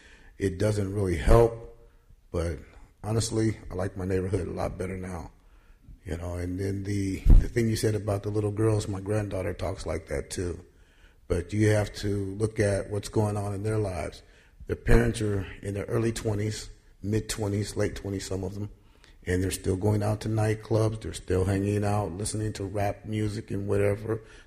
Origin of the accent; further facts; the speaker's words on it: Oakland, California, United States; I'm from North Oakland also.